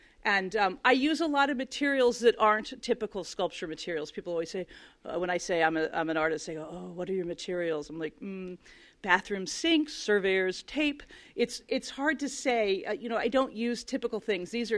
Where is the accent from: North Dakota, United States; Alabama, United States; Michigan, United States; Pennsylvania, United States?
Pennsylvania, United States; Philadelphia; I grew up in Philadelphia on the Schuylkill, which has a 6-foot tide.